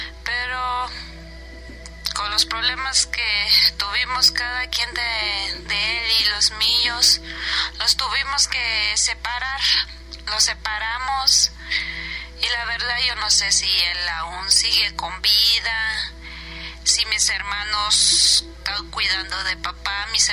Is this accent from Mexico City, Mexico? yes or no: yes; Mexico City, Mexico; Soy de la Ciudad de México.